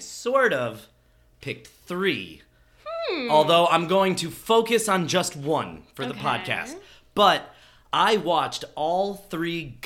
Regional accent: Midwest, United States; I'm from the Midwest. We're not nice people.

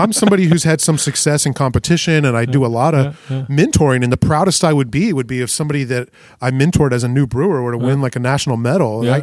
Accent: South Carolina, United States; I'm from South Carolina.

